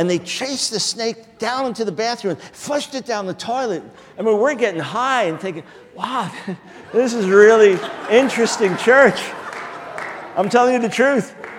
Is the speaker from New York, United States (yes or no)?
yes; New York, United States; also born or lived in Pensacola; now in North Carolina, United States; Whenever I travel, if someone says, where are you from? I always say New York. I live in North Carolina, but from New York.